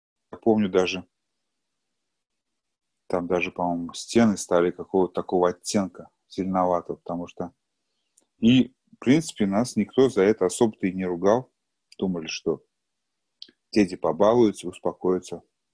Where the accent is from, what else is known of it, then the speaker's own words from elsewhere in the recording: Kazan, Tatarstan, Russia; я, в общем, мне сейчас 43 года. Родился я в Казани. В общем, вырос в неполной семье